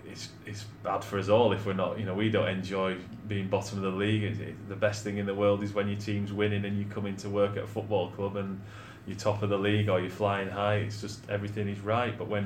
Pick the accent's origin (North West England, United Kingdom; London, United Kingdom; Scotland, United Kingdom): North West England, United Kingdom; Wigan; accent: Wigan; now in Suffolk, United Kingdom; They're losing their Wigan accents like I have. So I think I'm probably too old for mine to change